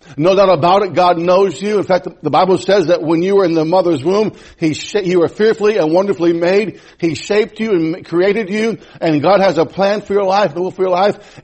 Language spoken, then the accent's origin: English; United States; I am an American.